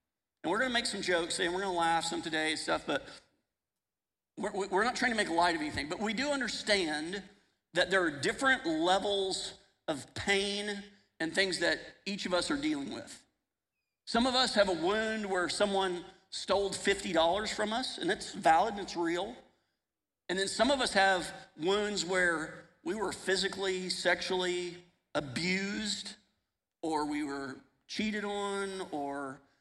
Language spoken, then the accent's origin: English; Phoenix, Arizona, United States; This is my wife, Melissa. We are from the Phoenix area, and we are so stoked to be here with you guys